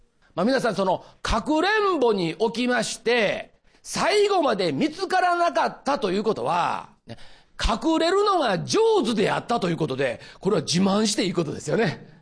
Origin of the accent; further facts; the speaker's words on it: Osaka, Japan; 私はですね、実は大阪から来ました。実はって言わなくてもね、もう言葉で大体わかる、大阪のね東住吉というね、まあ庶民の町で育ったんです。二軒長屋で育ったんですよ。